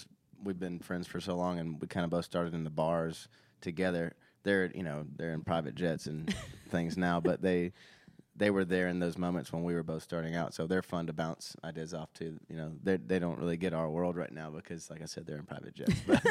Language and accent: English; Nashville, Tennessee, United States; I grew up in Nashville. I was around country music my whole life, you know.